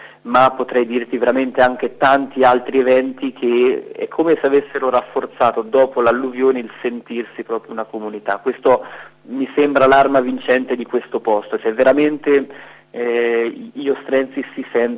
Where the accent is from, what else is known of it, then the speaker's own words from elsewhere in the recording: Senigallia, Marche, Italy; io sono senigalliese, sono nato a Senigallia, vengo da Senigallia da sempre